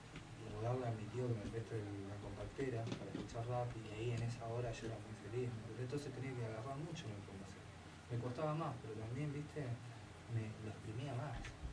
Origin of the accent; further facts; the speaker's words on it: Moreno, Buenos Aires Province, Argentina; pibe de acá, en el barrio 2000, ¿viste? Me crié en el barrio 2000, soy de Moreno, con todas las carencias que puede tener cualquier chico creciendo en Argentina del 88, 89